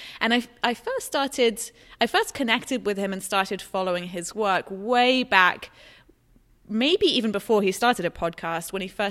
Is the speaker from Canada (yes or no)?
no; England, United Kingdom; now in United States; oh, but I'm not from there originally. Everyone always thinks that. I say to everyone, my accent is messed up because I've been in the States for so long. I'm actually from England.